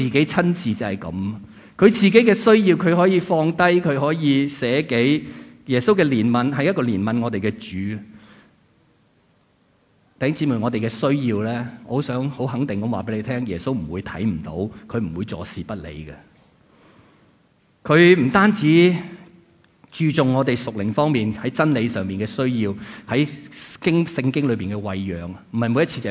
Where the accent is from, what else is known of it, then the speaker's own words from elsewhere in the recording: Hong Kong; 我哋中国人唔会咁嘅，我哋香港人一定唔会咁嘅。